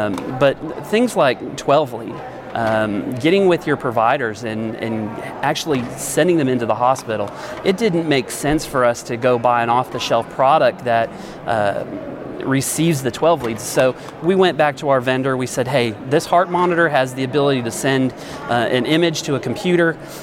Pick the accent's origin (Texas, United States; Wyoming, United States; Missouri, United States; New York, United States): Wyoming, United States; now in Oklahoma, United States; When I first came to Eastern Oklahoma 4 years ago, I came from Wyoming.